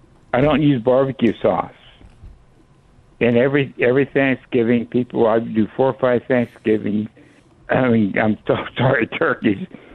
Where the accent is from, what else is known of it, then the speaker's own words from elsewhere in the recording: Eunice, Louisiana, United States; I'm from Eunice, Louisiana, by the way.